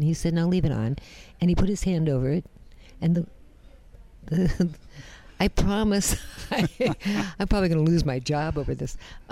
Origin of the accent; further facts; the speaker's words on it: Medina, Ohio, United States; I'm from Medina, Ohio, and I was brand new, hadn't been married dead long